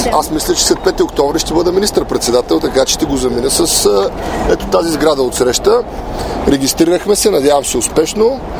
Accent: Plovdiv, Plovdiv Province, Bulgaria; also born or lived in Varna; Аз ще бъда кандидат в Пловдив град, където съм израснал, и във Варна, защото това е моят град.

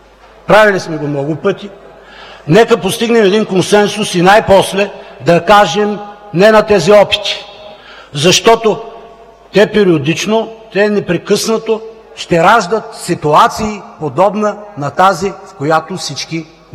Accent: Plovdiv, Plovdiv Province, Bulgaria; В моя роден град Пловдив съм много горд

